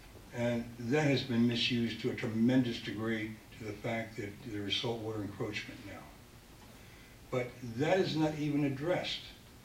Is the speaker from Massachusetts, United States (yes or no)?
yes; Massachusetts, United States; Actually, as you may know, I'm from Massachusetts. I own property in Hunterdon County, but I'm residing in Massachusetts.